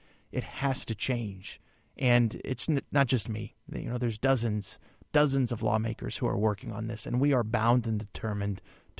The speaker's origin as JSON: {"language": "English", "region": "Illinois", "country": "United States", "tie": "born or raised there", "said": "And I see what is happening in my hometown, and I see those same things happening in small towns all over Illinois today."}